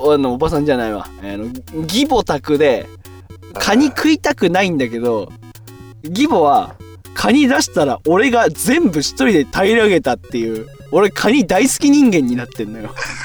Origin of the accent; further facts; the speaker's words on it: Gunma, Japan; also born or lived in Tokyo; まあ、地元群馬に東京とかで働いてて、妻、今の妻まだ結婚してないけどを連れて戻ってきて、